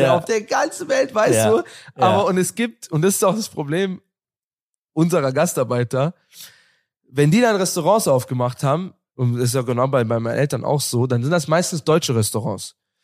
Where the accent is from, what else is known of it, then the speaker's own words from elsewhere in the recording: Bosnia & Herzegovina; dass gerade Bosnien und Herzegowina, wo ich herkomme